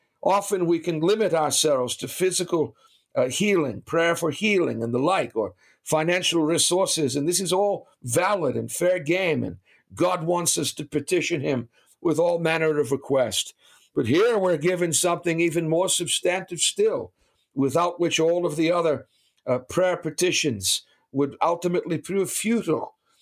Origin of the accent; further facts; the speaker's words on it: Boston, Massachusetts, United States; My mother did this with talk radio as I was growing up in Boston.